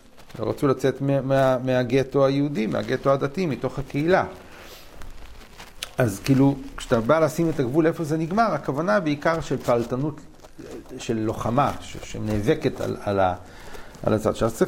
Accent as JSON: {"language": "Hebrew", "town": "Kfar HaRoeh", "region": "Central District", "country": "Israel", "tie": "born or raised there", "said": "אני גדלתי בכפר הרוי, אבא שלי למד בכפר הרוי."}